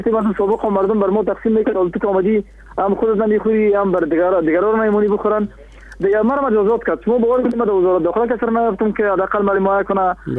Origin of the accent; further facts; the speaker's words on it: Kabul, Afghanistan; از المند نیستم، از کابل هستم.